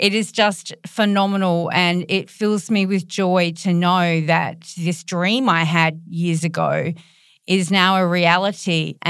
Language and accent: English; Australia; from Australia.